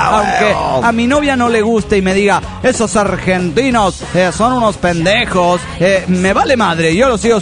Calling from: Monterrey, Nuevo León, Mexico; de Monterrey, Nuevo León, México.

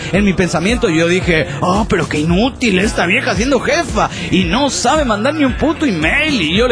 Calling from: Villamontes, Tarija, Bolivia; de Villamontes, Tarija, Bolivia.

